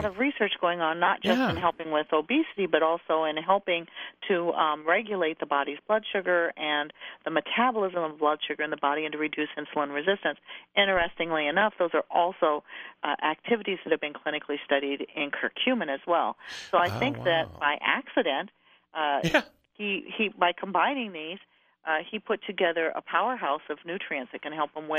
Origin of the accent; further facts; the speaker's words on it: Midwest, United States; Honestly, I'm cheap. I'm from the Midwest.